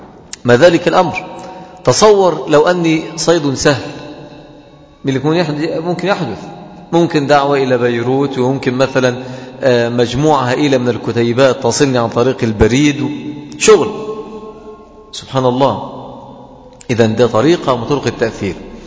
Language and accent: Arabic; Mansoura, Dakahlia, Egypt; يعني عندنا في المنصورة